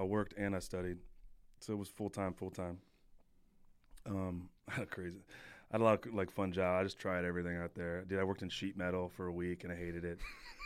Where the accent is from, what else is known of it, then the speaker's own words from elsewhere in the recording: California, United States; I'm from California. I never really spent any time out there.